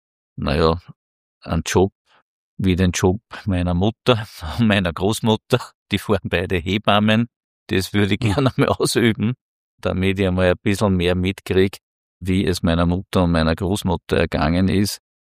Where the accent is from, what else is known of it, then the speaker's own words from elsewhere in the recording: Upper Austria, Austria; Ich bin im Mühlviertel aufgewachsen, Granitland.